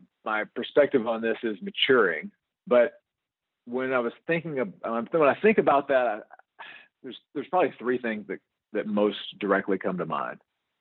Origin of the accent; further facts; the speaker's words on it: Louisiana, United States; and I'm a originally from Louisiana, so I love the Saints.